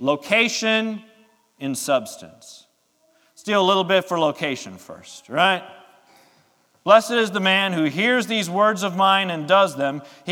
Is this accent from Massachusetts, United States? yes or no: no; Milwaukee, Wisconsin, United States; I grew up in Milwaukee. We didn't have any skyscrapers in Milwaukee.